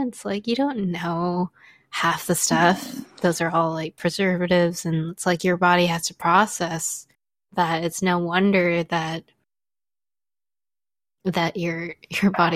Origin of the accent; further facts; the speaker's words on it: Canada; now in United States; Because I grew up in Canada.